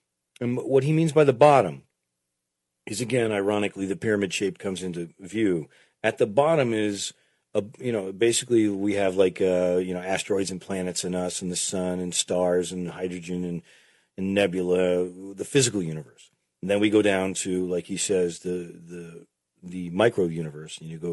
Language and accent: English; Connecticut, United States; I grew up in Connecticut in a place where there was a lot of tobacco barns